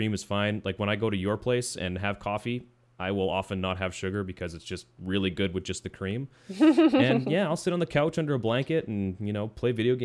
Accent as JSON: {"language": "English", "region": "Saskatchewan", "country": "Canada", "tie": "born or raised there", "moved": "yes", "said": "the town that I grew up in Saskatchewan, where we used well water."}